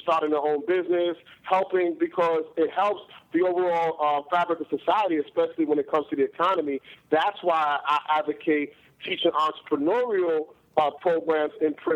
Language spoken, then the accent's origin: English; New York City, New York, United States; Yeah, I'm from New York.